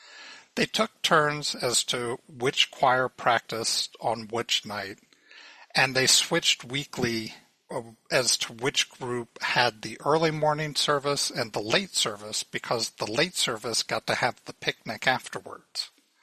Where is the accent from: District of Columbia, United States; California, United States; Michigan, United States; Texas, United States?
District of Columbia, United States; Washington; moved away as an adult; we were married and moved away from my hometown of Washington, D.C. to Colorado.